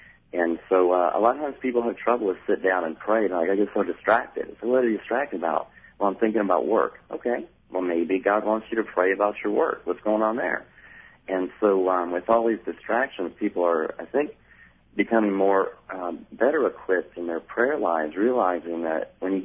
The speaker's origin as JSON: {"language": "English", "town": "New Orleans", "region": "Louisiana", "country": "United States", "tie": "born or raised there", "said": "And I grew up in New Orleans, so I know how this works."}